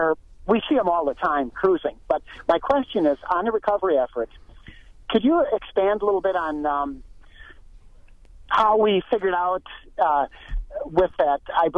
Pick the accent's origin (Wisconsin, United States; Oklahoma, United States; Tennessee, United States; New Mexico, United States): Wisconsin, United States; Marshfield; now in Chippewa Falls, United States; I'm from the Marshfield, Wisconsin area, never saw eagles. I retired, moved over to Chippewa Falls in 2006.